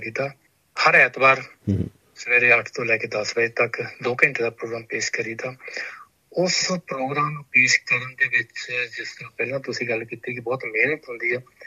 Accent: Punjab, India; ਆਪਣਾ ਪਿੰਡ ਹੈਗਾ ਜਲੰਧਰ ਜ਼ਿਲ੍ਹੇ ਦੇ ਵਿੱਚ ਕਪੂਰ ਪਿੰਡ ਤੋਂ ਪੰਜਵੀਂ ਤੱਕ ਪੜ੍ਹੇ, ਤੇ ਲਾਗੇ ਪਿੰਡ ਜੰਡ ਸਿੰਘ ਆ ਉੱਥੇ ਜਨਤਾ ਹਾਈ ਸਕੂਲ 'ਚ ਦਸਵੀਂ ਤੱਕ ਪੜ੍ਹੇ, ਉਹ ਤੋਂ ਅੱਗੇ ਫਿਰ ਜਲੰਧਰ ਦੇ ਵਿੱਚ ਆਣ ਕੇ ਸਿਵਲ ਇੰਜੀਨੀਅਰਿੰਗ ਕੀਤੀ

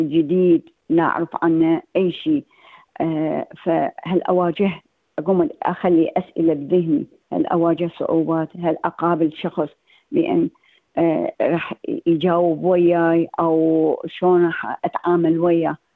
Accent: Baghdad, Baghdad Governorate, Iraq; also born or lived in Syria; now in Australia; طلعت من بغداد 2005 ورحت لسوريا، وقعنا 7 سنوات في بلد عظيم

